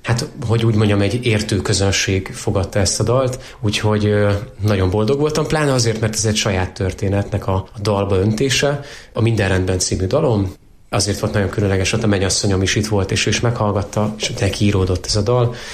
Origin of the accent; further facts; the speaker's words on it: Miskolc, Borsod-Abaúj-Zemplén, Hungary; pláne hogyha már Alsó Zsolcán vagyunk, ugye én Miskolcon nőttem fel, szóval gyakran jártam a környéken